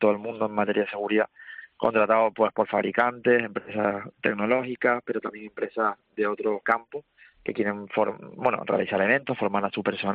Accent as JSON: {"language": "Spanish", "region": "Canary Islands", "country": "Spain", "said": "porque yo soy de Tenerife, mis primeros puestos de trabajo fueron aquí"}